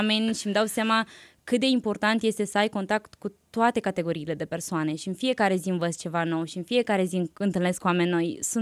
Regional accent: Târgu Frumos, Iași County, Romania; Eu vin din Târgu Frumos.

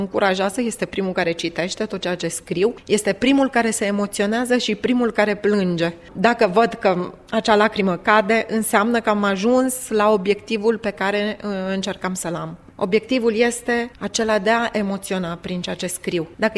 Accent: Romania; now in Italy; că inima mea este legată pe jumătate de Italia și în întregime totuși inima mea este română. Eu sunt româncă.

